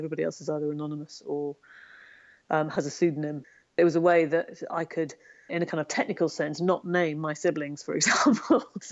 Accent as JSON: {"language": "English", "region": "Northern Ireland", "country": "United Kingdom", "tie": "born there", "said": "I was born in Northern Ireland and then I went to school"}